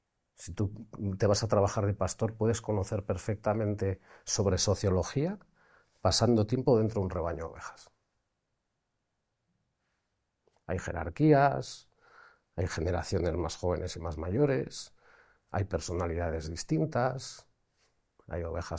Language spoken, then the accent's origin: Spanish; Basque Country, Spain; Yo que soy de País Vasco, por ejemplo, País Vasco, Cataluña, mucha industrialización, mucha industria, el metal y demás.